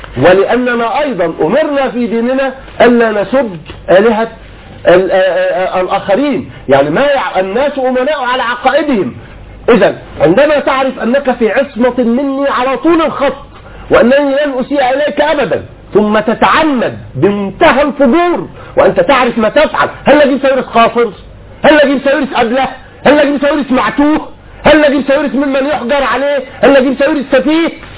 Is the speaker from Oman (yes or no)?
no; Egypt; انا بكلمك كمسلم، انا بكلمك كمصري.